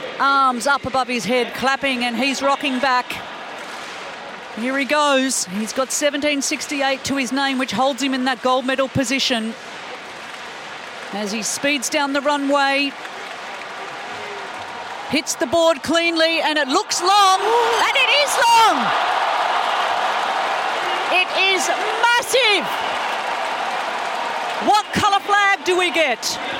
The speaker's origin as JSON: {"language": "English", "country": "Australia", "said": "He's up there with Don Bradman. Hey, I can say that being Australian."}